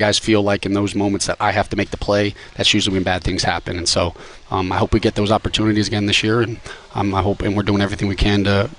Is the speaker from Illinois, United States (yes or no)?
no; Florida, United States